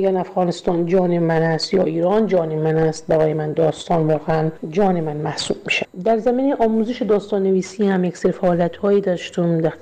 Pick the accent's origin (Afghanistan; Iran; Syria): Syria; در کشور سوریه به دنیا آمدم، اونجا مکتب رفتم و دوره راهنمایی و اوائل سال دبیرستان خودم را در کشور سوریه در مدرسه که مربوط به جمهوری اسلامی ایران بود، مدرسه حضرت زینب، خواندم.